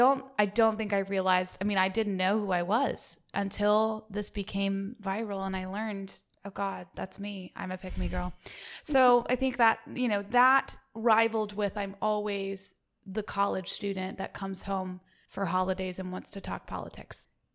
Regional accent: the South, United States; accent: Southern; You know, being from the South, I like to do my Southern accent a lot. I just really articulate the little twang.

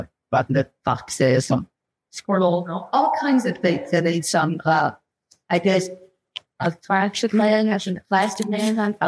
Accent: Texas, United States; a live show, when I was growing up in Texas.

